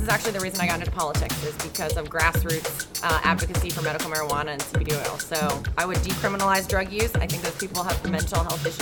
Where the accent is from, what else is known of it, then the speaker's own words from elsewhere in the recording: Ballwin, Missouri, United States; She was in my parish growing up, so she's from my hometown of Baldwin, Missouri.